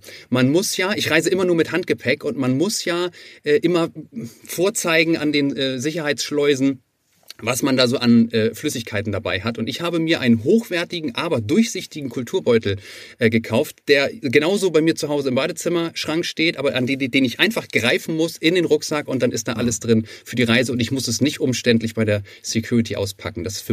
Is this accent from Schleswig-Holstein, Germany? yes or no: yes; Kiel, Schleswig-Holstein, Germany; wir wären bis zum Ende, sind wir Kieler.